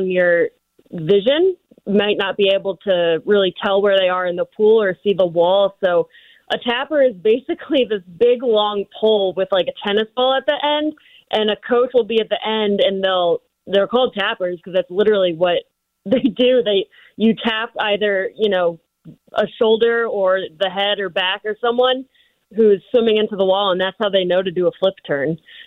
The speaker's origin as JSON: {"language": "English", "town": "St. Louis", "region": "Missouri", "country": "United States", "tie": "born or raised there", "said": "So growing up in St. Louis, I swam for CSP Tide Riders, which is a club down in Clayton, like Clayton Shaw Park."}